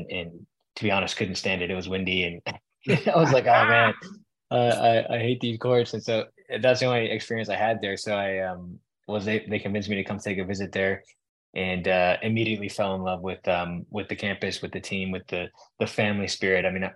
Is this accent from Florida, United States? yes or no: yes; Florida, United States; Yeah, well, growing up in Florida, I've always been a massive Gators fan, University of Florida, which means I can't stand Florida State naturally.